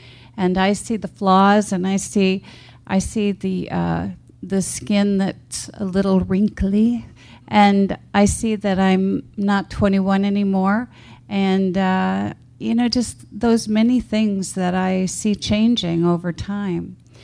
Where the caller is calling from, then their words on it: Phoenix, Arizona, United States; And on the phone bridge … from Phoenix.